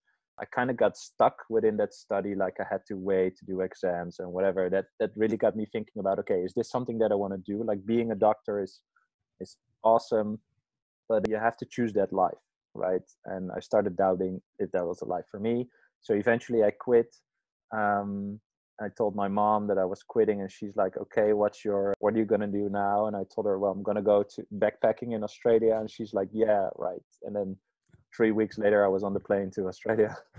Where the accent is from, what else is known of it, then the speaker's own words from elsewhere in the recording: Amsterdam, North Holland, Netherlands; I'm from Amsterdam, the Netherlands.